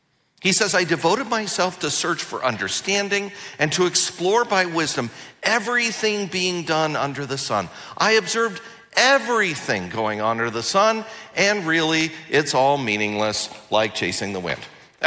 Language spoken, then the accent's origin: English; Los Angeles, California, United States; I said, well, I'm from Los Angeles.